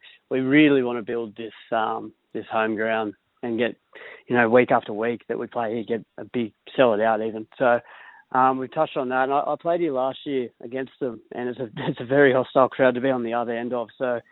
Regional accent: Coffs Harbour, New South Wales, Australia; now in Newcastle, Australia; I'm from Coffs Harbour originally, so it's really nice in between, and we're really happy.

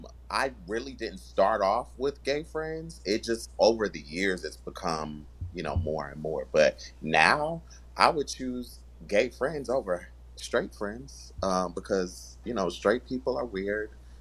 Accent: Virginia, United States; now in Los Angeles, United States; I'm originally from Virginia.

